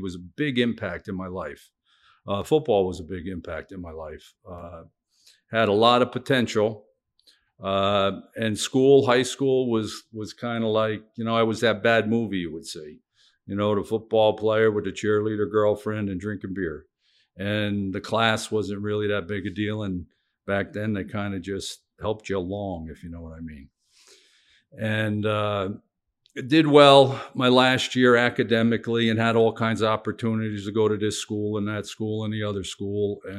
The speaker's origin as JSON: {"language": "English", "town": "Norwalk", "region": "Connecticut", "country": "United States", "tie": "born or raised there", "said": "So I was born and brought up in Norwalk, Connecticut, born in 1960. So, you know, Connecticut in the 60s and 70s, and mom and dad and a younger sister."}